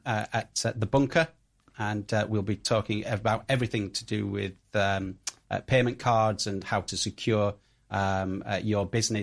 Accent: Yorkshire and the Humber, United Kingdom; accent: Yorkshire; My Yorkshire accent hopefully didn't.

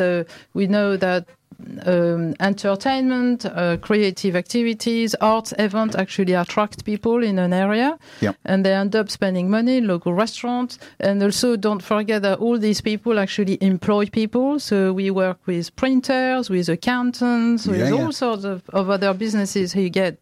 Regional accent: Sceaux, Île-de-France, France; And it was a really interesting experience for me, because it was my hometown, so I reconnected with all sorts of things and people.

